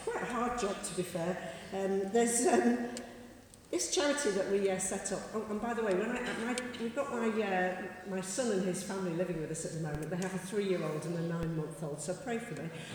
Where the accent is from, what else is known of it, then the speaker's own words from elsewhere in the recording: Isle of Man; moved away as an adult; now in Nottingham, United Kingdom; I come from the Isle of Man. So, anyone know the Isle of Man? No? Yes, there we go. One person. Great. I accidentally popped to Nottingham for a job 40 years ago